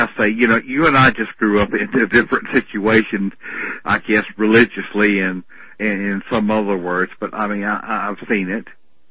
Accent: Camden, United States; out on the outskirts of Camden, my hometown.

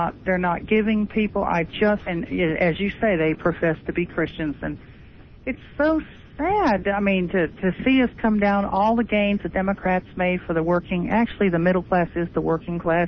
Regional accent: Massachusetts, United States; Well, you know, my dad, we're from Massachusetts, as I've said that before.

